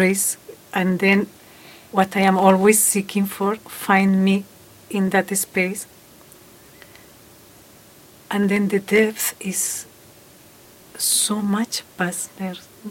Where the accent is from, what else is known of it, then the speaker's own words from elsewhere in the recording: Spain; English is a second language; because I am hearing you in my language. I am from Spain.